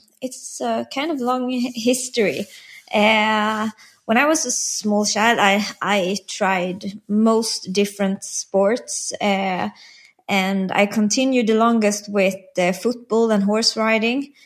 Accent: Karlstad, Värmland, Sweden; English is a second language; it was when they arranged a swim run here in my hometown in Karlstam

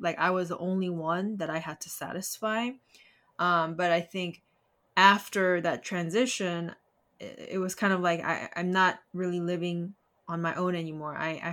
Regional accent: South Korea; moved away as an adult; now in United States; I was raised in South Korea, and so I came here to the States for college by myself.

